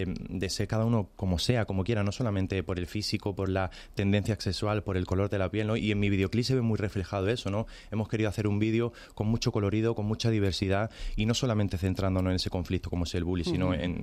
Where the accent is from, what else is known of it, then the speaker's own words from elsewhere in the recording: Granada, Andalusia, Spain; me recuerdan mucho a las cruces de mi tierra, de Granada, ¿no?